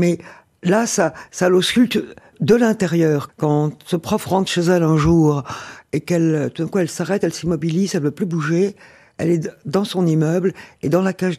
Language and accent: French; Oran, Oran Province, Algeria; born there; moved away; je suis née à Oran, j'ai connu donc l'exil